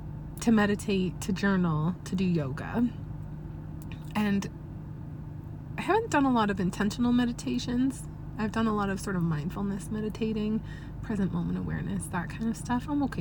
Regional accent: Canada; I'm Canadian. I can handle a bit of chilly weather.

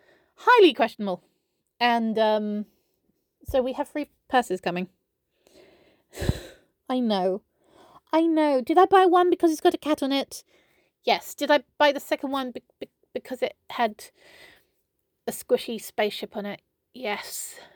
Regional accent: Yorkshire and the Humber, United Kingdom; It's like I'm from Yorkshire. Don't hit me.

